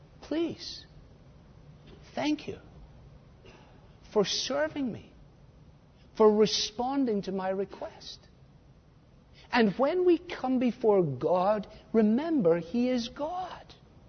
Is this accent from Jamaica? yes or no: no; Scotland, United Kingdom; which is hard for me as a Scotsman